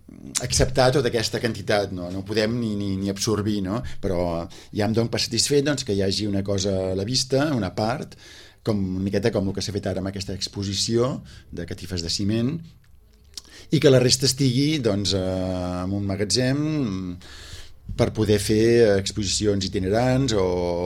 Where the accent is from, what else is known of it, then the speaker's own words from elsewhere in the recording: Catalonia, Spain; Com a català no m'agradaria que sortís de Catalunya